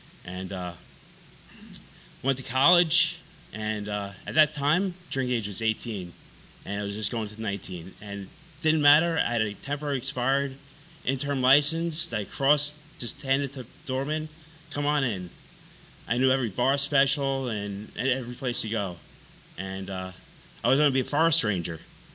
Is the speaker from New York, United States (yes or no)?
yes; New York, United States; But I grew up on Long Island, and New York's great.